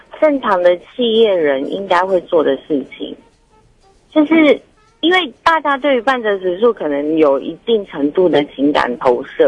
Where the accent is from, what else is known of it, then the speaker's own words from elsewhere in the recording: Taichung, Taiwan; 你好，我是台中的